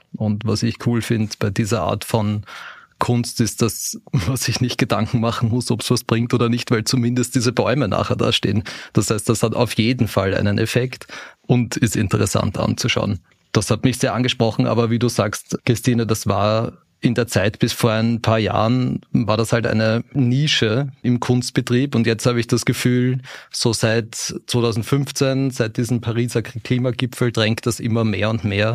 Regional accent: Vienna, Austria; als gebürtiger Wiener

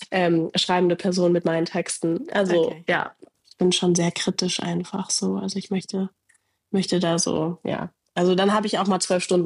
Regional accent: Berlin, Germany; born or raised there

